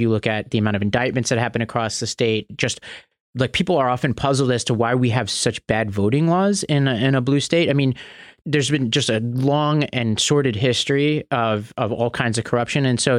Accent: New York, United States; my home state of New York, big news coming out.

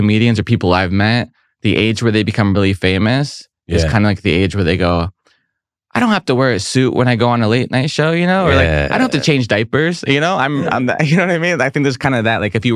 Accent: San Diego, California, United States; I'm from San Diego. You ever go there?

